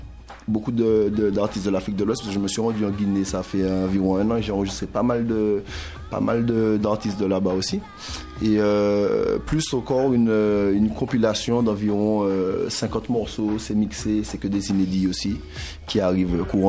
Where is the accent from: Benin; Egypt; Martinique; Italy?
Martinique; Donc, je viens de Martinique. Je suis donc martiniquais